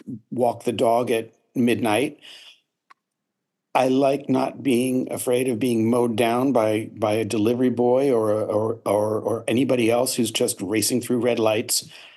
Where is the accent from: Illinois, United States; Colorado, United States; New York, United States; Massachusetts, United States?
New York, United States; Douglaston; now in New Jersey, United States; it's not that much different from growing up in Douglaston, which was a New York City suburb. It was a leafy green suburb.